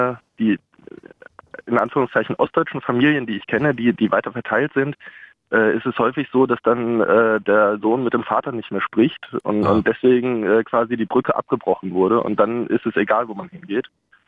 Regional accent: Dresden, Saxony, Germany; also born or lived in Göttingen; Ich bin im Westen geboren, in Göttingen. Mhm. Und wir sind dann kurz nach der Wende in den Osten gezogen, in den Nier von Dresden.

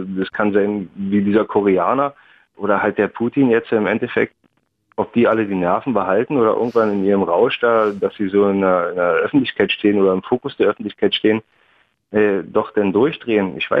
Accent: Crimea, Ukraine; wenn ich da lebe und es ist meine Heimat halt, wo ich groß geworden bin

